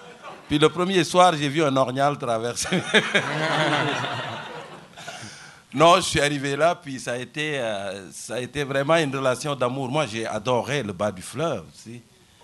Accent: Senegal; moved away as an adult; now in Rimouski, Canada; Je suis parti du Sénégal, puis... J'avais une bourse pour venir faire mes études dans les sciences de la mer

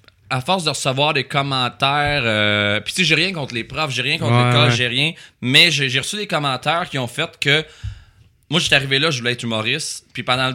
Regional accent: Trois-Rivières, Quebec, Canada; now in Montreal, Canada; j'étais nouveau à Montréal. Je viens de Trois-Rivières. Fait que je suis nouveau à Montréal.

